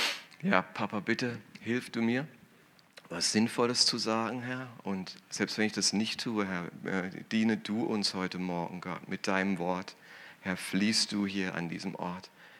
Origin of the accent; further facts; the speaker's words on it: Karlsruhe, Baden-Württemberg, Germany; born there; Aber noch länger her ist es, als ich hier geboren wurde in Karlsruhe, also so gesehen.